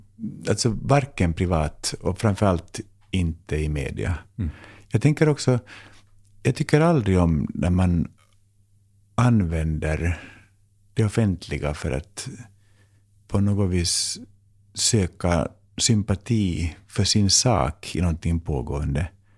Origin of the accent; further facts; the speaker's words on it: Finland; du kommer märka att jag är finlandssvensk